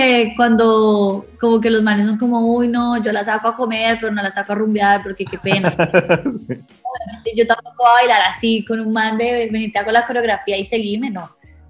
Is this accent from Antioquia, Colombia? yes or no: no; Cali, Valle del Cauca, Colombia; como buena caleña, amo la rumba de salsa, o sea, en Cali me encanta bailar salsa.